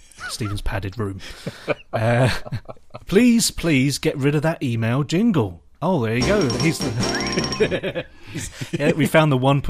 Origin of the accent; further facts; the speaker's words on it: East of England, United Kingdom; when I say I'm going home for Christmas, because I'm from Hertfordshire, I would say I'm going home to the Shire